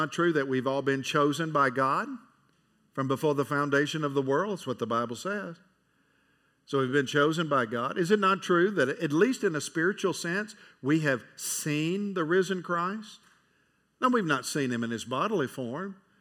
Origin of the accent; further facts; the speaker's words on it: Nashville, Tennessee, United States; Now, I was raised in Nashville. I've been to Grand Ole Opry a bunch through the years.